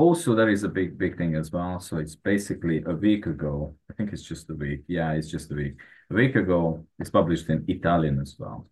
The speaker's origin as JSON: {"language": "English", "country": "Hungary", "second_language": "English", "moved": "as an adult", "lives_now": "London, United Kingdom", "said": "I'm from Hungary, but I'm living in London for years now."}